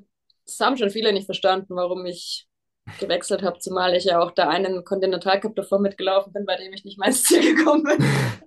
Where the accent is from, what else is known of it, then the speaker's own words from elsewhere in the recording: Titisee-Neustadt, Baden-Württemberg, Germany; Und Titisee Neustadt ist ja mehr oder weniger meine alten Heimat.